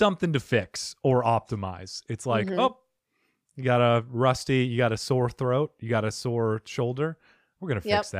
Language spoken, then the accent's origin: English; Arizona, United States; I'm from Arizona, so I barely even know what one looks like. We just have sand and salamanders. Cacti. Yeah, and cacti here, saguaros.